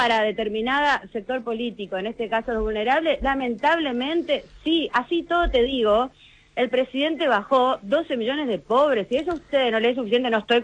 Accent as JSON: {"language": "Spanish", "country": "Argentina", "said": "tenemos que, o sea, como argentino, porque si no vamos a justificar todo"}